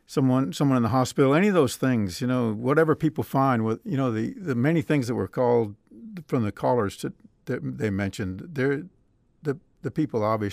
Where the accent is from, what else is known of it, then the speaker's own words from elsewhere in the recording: Athens, Georgia, United States; moved away as an adult; now in Alaska, United States; Well, I grew up in Athens, Georgia, but after 35 years with Shell, I've traveled a good bit and luckily ended up here in Alaska.